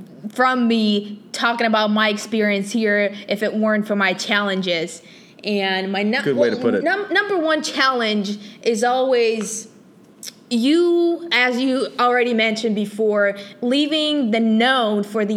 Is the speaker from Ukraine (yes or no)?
yes; Ukraine; English is a second language; moved away; You know, it's one of those benefit where I couldn't find in Ukraine, back in my home country